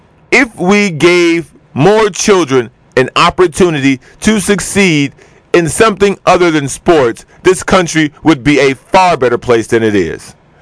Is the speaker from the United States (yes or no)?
yes; Chicago, Illinois, United States; show that they are still capable of doing something great is a wonderful sign for that city and my hometown. So once again, my hat is off to Jackie Robinson West Little League baseball team